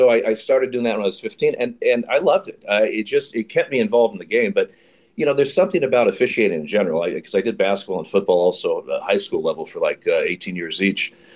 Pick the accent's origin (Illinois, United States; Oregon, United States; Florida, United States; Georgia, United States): Oregon, United States; Eugene; Well, the start, I grew up in Eugene, Oregon